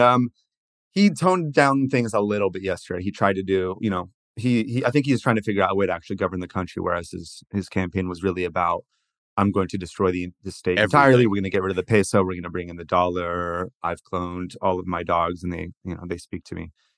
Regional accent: California, United States; And like, I'm from California, like Arnold Schwarzenegger was one of these

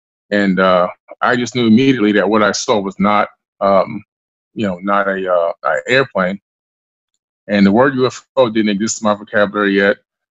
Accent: Queens, New York, United States; moved away; also born or lived in Florida

